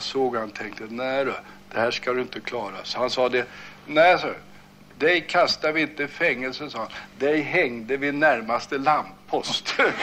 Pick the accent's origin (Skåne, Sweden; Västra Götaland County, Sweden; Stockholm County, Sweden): Stockholm County, Sweden; Stockholm; born there; Jag brukar ju skryta med att jag är söderkis. Det där tar inte söderkisarna riktigt på allvar. Jag var det till jag var 2 år.